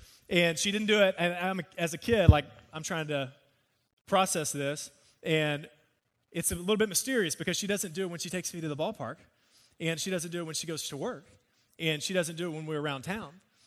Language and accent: English; Texas, United States; also born or lived in Shreveport, Louisiana; I grew up in Texas. I am a Texan. This is the place where I was born and raised, and born actually in Shreveport, Louisiana